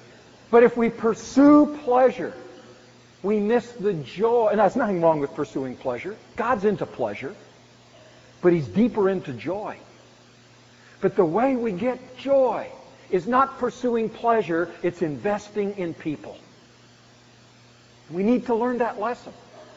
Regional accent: Vancouver, British Columbia, Canada; also born or lived in Dallas / Winnipeg / Calgary; from growing up in Vancouver, to being in Dallas, to being in Winnipeg, to being in Calgary.

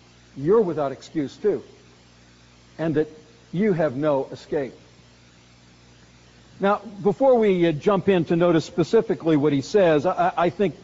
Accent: United States; because I'm an American and in some sense I am a Christian

